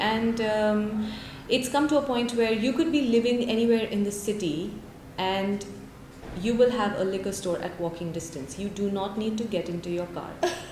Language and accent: English; India; what these Westerners don't understand is that I'm from India